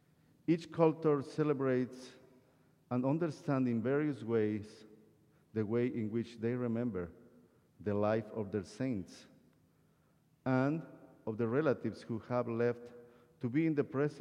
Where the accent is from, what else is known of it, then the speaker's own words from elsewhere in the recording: Guatemala; English is a second language; moved away; also born or lived in Costa Rica; I was born and raised in Guatemala. This is my country. And I spent 14 years in Costa Rica, and I am a Costa Rican too.